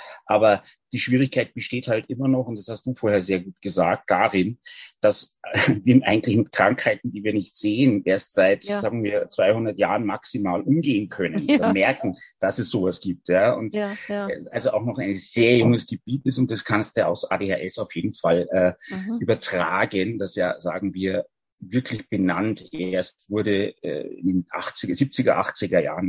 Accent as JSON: {"language": "German", "region": "Bavaria", "country": "Germany", "said": "Träumerlein, würde man sagen, jetzt so bei uns in Bayern."}